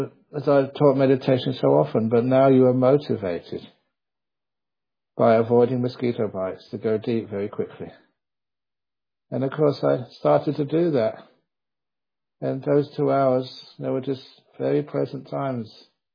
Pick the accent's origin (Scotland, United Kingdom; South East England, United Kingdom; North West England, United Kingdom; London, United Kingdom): London, United Kingdom; also born or lived in Cambridge; Because in time I was brought up in London and the University at Cambridge. You don't have mosquitoes in London.